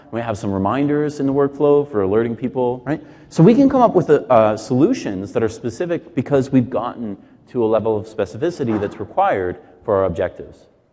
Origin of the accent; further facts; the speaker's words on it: Canada; I'm Canadian by birth. And so in Canada, we learned this right after hockey appreciation in grade school.